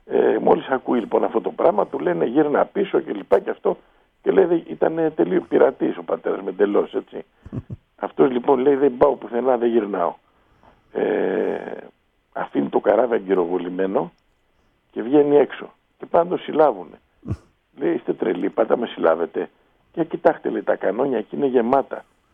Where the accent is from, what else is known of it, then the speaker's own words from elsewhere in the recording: Kymi, Central Greece, Greece; Από την Κίμη Ευβοίας.